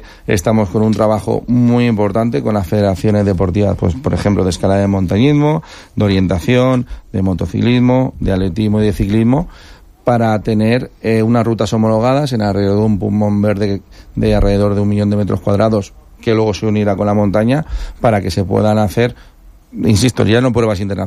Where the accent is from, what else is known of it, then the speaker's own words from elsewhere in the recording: La Nucía, Valencian Community, Spain; Nucía y ser concejal de mi pueblo de deporte.